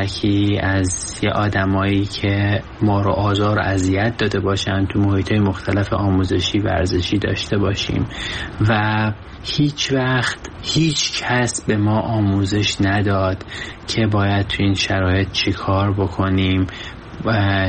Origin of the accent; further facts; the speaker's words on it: Iran; بچه‌هایی که تو ایران بزرگ شدیم